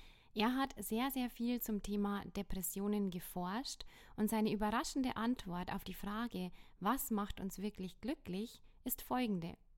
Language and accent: German; Bavaria, Germany; sagt man bei uns in Bayern